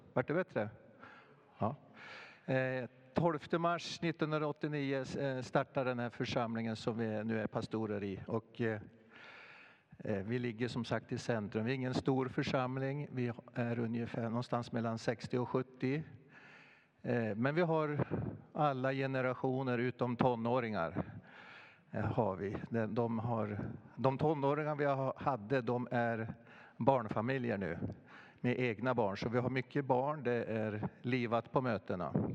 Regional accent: Norrland, Sweden; born there; Nej, men jag är född i Norrland. Jag är en väldigt dålig norrlänning, för jag tycker inte om snö och köld och så.

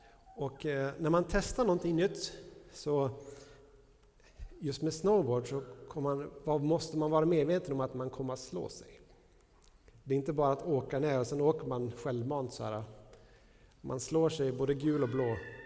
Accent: Norrland, Sweden; Jag växte upp i norra Norrland, och vi hade närheten till en skidbacke som var kommunens största skidbacke.

